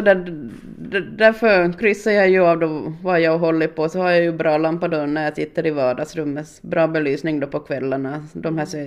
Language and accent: Swedish; Lappfjärd, Ostrobothnia, Finland; för jag är ju uppvuxen i Lappfjärd, så det är ju 130 kilometer.